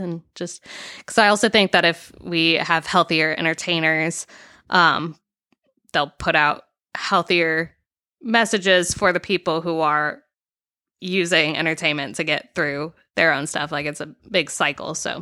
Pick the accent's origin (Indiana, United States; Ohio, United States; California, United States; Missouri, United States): Missouri, United States; St. Louis; So I'm from St. Louis, Missouri. I came to Nashville to go to Belmont because it was the only place that I could find within driving distance of St. Louis